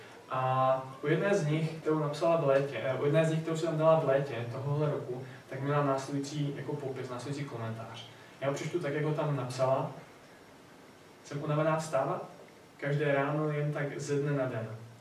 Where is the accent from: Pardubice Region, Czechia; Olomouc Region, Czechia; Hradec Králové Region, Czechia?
Olomouc Region, Czechia; Vikýřovice; tady ve Vikýřovicích, odkud pocházím